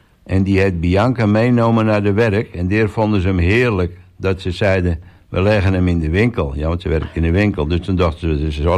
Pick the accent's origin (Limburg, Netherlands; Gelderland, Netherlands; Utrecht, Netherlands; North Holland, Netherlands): North Holland, Netherlands; Den Hoorn; En ik kom van de Hoorn, daar kom ik vandaan.